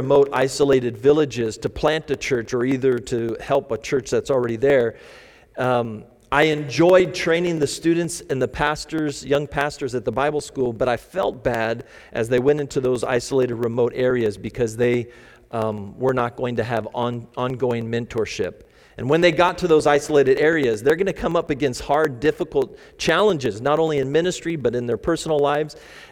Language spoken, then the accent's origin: English; Kelso, Washington, United States; We're from the Kelso Longview area. That's our home base area